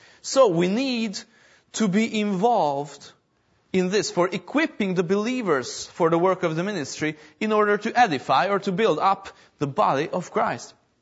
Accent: Pécs, Baranya, Hungary; now in Jerusalem; Well, Lord, I was born in Peach. I grew up there. I have all my friends there, all my relatives there.

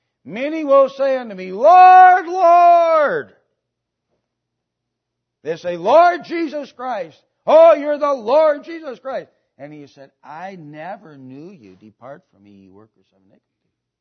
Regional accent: Wisconsin, United States; I'm old enough to tell you this. I grew up in Wisconsin. And I grew up in Wisconsin

